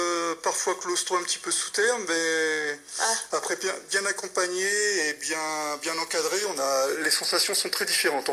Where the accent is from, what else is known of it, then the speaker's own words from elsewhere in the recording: Hauts-de-France, France; moved away as an adult; je suis arrivé dans la région parce que je suis originaire du Nord.